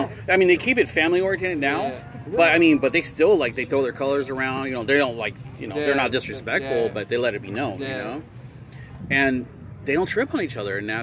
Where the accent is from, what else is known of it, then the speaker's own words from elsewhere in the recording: San Diego, California, United States; I grew up in East San Diego